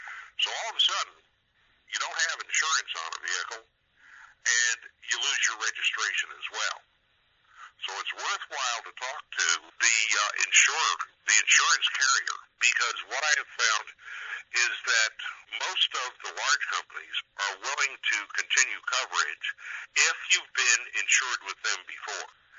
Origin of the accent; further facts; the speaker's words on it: Tucson, Arizona, United States; I was advised of a hearing right here in my hometown of Tucson, Arizona.